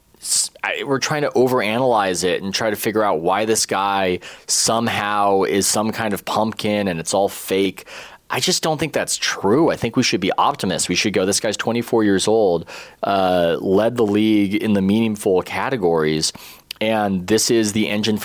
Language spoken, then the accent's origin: English; San Diego, California, United States; I watched the Chargers growing up. I grew up in San Diego